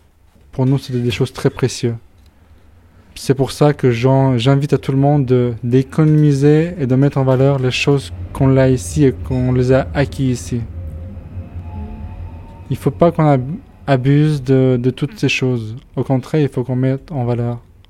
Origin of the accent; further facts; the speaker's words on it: Albania; now in France; Moi, je viens d'Albanie. D'accord. D'Albanie, un pays où il est sorti du système communisme en 90.